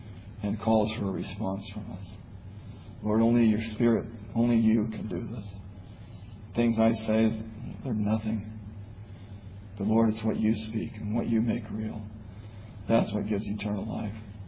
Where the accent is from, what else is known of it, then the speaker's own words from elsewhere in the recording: Virginia, United States; I'm from Virginia, for those of you that don't know me. I'm a school teacher.